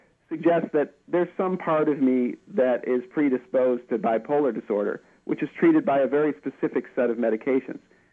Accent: Midwest, United States; now in Los Angeles, United States; I live out here in Los Angeles where everybody's, you know, pretty touchy-feely. But I come from the Midwest where everyone's a little less likely to talk about things

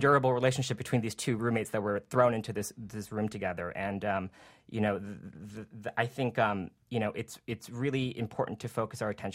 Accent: New Jersey, United States; I am gay, and I grew up in New Jersey, and I play the violin like Tyler Clementi.

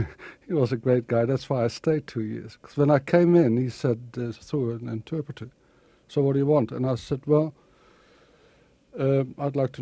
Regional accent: Rotterdam, South Holland, Netherlands; I grew up in Rotterdam in Holland, from a sort of comfortable family, and everybody knew exactly what they were doing, and we were living well.

